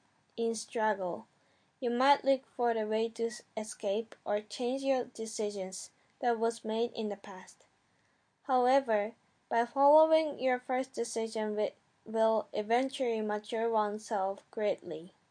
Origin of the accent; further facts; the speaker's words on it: Japan; English is a second language; moved away; My parents preferred me of going back to Japan and study Japanese culture and language in my home country.